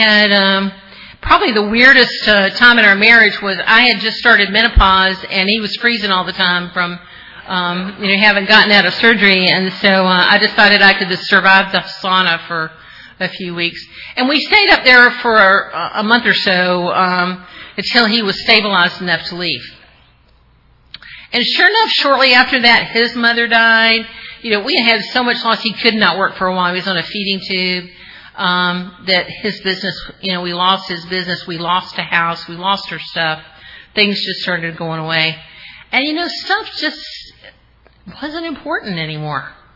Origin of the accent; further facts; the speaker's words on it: Atlanta, Georgia, United States; And if, you know, I'm from Atlanta, you know, I did not want to lose my husband in Yankee Land.